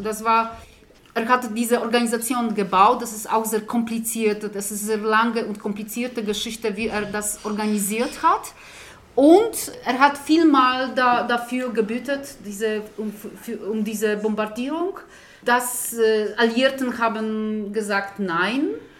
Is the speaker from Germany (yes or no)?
no; Poland; German is a second language; weil wir sind aus Polen